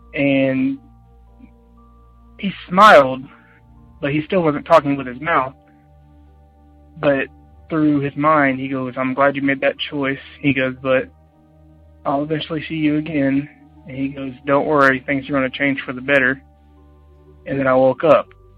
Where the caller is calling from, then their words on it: Indiana, United States; I'm from Indiana.